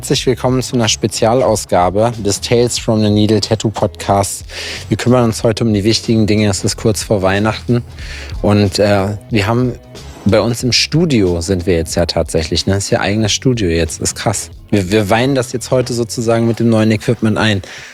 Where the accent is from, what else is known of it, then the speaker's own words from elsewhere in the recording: Lüdenscheid, North Rhine-Westphalia, Germany; Bei uns in Lüdenscheid hat sich mal bei einer Kirmes so eine Kapsel, so eine Gondel gelöst vom Breakdancer.